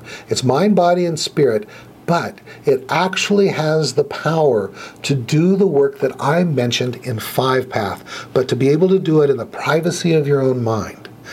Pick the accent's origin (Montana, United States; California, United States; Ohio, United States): California, United States; Los Angeles; also born or lived in Minnesota / North Dakota; now in Tustin, United States; I'm originally from Los Angeles. Maureen and I lived in Orange County before we went to Minnesota.